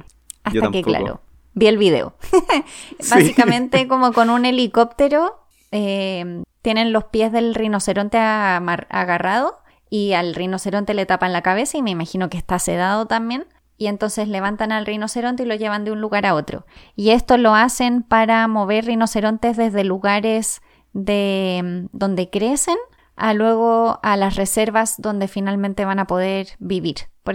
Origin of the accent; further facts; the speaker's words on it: Madrid, Community of Madrid, Spain; Cuando era chica en Madrid, una amiga mía vivía en un lugar